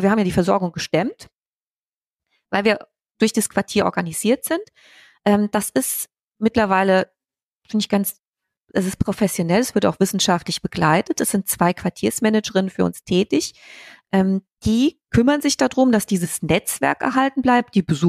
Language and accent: German; Wiesbaden, Hesse, Germany; Wir hier aus dem Wiesbadener Osten, wir kommen aus dem Land, vom Land, und es sind ungefähr über 21.000 Menschen, die in so einem ähnlichen Umfeld leben, ländlich.